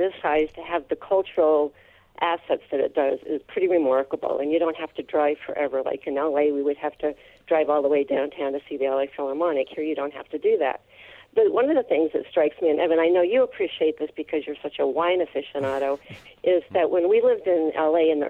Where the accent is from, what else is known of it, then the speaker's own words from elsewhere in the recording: Idaho, United States; also born or lived in Tucson / Los Angeles / Cincinnati; now in Rochester, United States; We came here in 2007, and we had I grew up in Idaho, lived in Tucson, lived in L.A. for 26 years, lived in Cincinnati, and then came to Rochester.